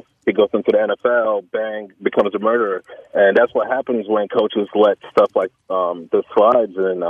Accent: Florida, United States; I'm from Florida, and I've been a huge Urban fan ever since he was at Bowling Green, then came to Florida

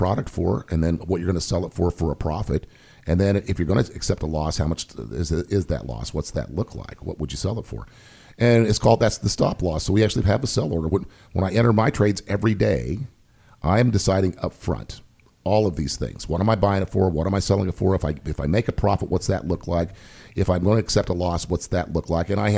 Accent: Kansas, United States; I'm a conservative guy, I'm from Kansas, a small town in Kansas

